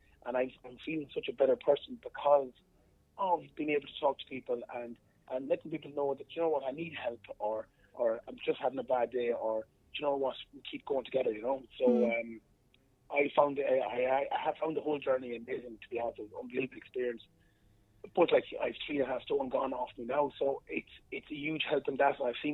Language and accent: English; Roscommon, Connacht, Ireland; now in Dublin, Ireland; no, I'm from Roscommon. I'm just living in Dublin for the last 19 years.